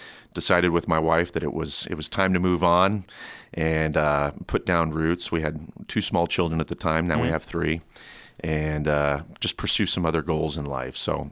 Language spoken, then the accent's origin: English; North Platte, Nebraska, United States; Born and raised here in North Platte. … in my clan that actually lives here.